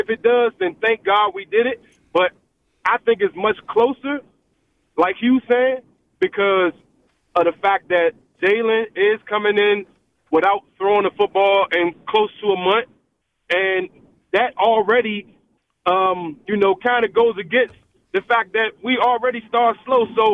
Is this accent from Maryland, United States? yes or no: yes; Maryland, United States; Even though I'm from Maryland, I'm a lifelong Eagles fan.